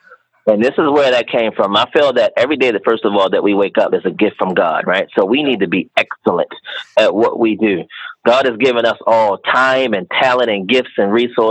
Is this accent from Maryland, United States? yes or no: yes; Baltimore, Maryland, United States; So born and raised in Baltimore City. Parents were married when I was born.